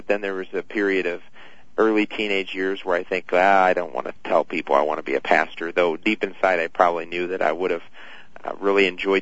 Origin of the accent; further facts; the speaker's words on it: Edwardsville, Illinois, United States; came in to my hometown in Edwardsville